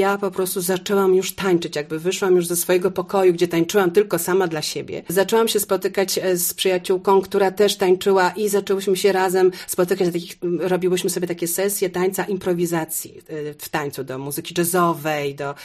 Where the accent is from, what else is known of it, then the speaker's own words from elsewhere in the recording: Warsaw, Masovian Voivodeship, Poland; now in Wrocław, Poland; A potem przeprowadziłam się z Warszawy, bo w ogóle pochodzę z Warszawy, do Wrocławia za mężem.